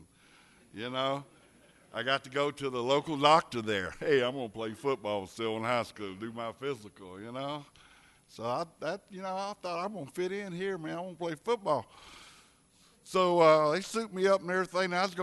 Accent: Douglasville, Georgia, United States; born there; I was born in Douglasville, Georgia, 1950. I was one of three kids, older sister, younger brother. We moved to Douglasville. Was the country then. Really the country then.

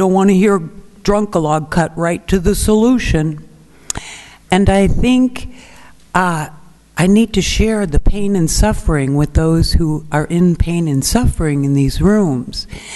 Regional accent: Madison, Wisconsin, United States; Growing up, I grew up in Madison, Wisconsin as a Cheddarhead. Yes, I talk a little funny sometimes

